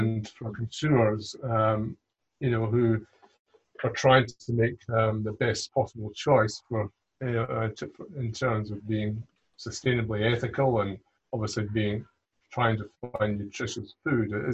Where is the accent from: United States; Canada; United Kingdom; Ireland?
United Kingdom; Scotland; moved away as an adult; now in Australia; Well, I'm from Scotland, if my accent doesn't give it away. I've been living in Australia for about 30 years, though